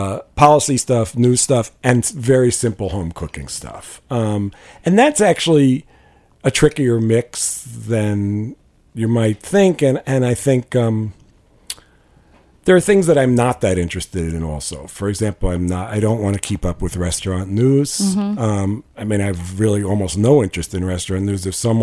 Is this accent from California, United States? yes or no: no; New York, United States; I grew up in New York, so, and I was here in the 70s